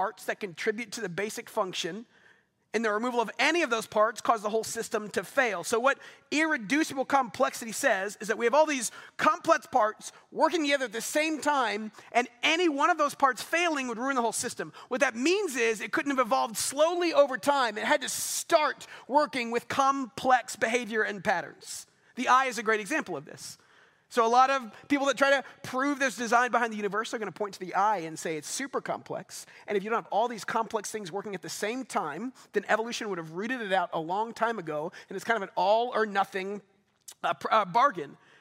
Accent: Double Oak, Texas, United States; Because I grew up in Double Oak. Just got to say that, you know what I mean? And there's not a whole lot around here that compares to that.

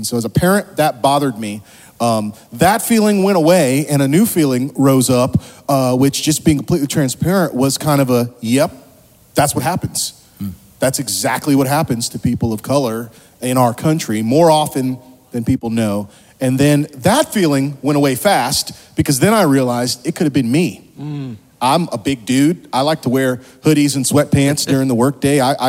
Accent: Tampa, Florida, United States; I'm from Tampa, Florida. I'm not from Africa.

